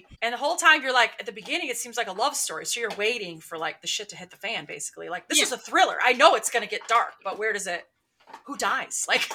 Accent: Michigan, United States; And I mean, because I'm from Michigan, like these are the trees that are there and these are the animals

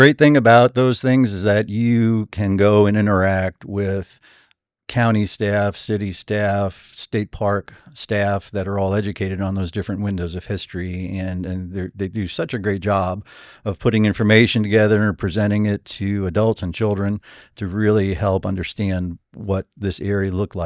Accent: New York, United States; So I was born in New York City, moved out to Eastern Long Island when I was six, grew up on a small dairy goat farm.

